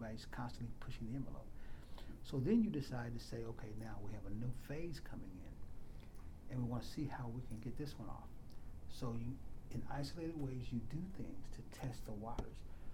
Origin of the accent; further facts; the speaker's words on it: United States; Well, okay, I'm an American, and I kind of feel that same way, too.